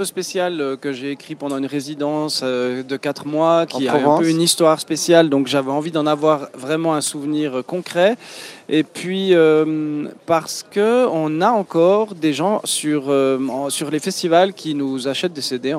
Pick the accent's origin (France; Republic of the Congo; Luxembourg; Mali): France; Bourgogne-Franche-Comté; On présente ses morceaux chez nous, dans le Jura.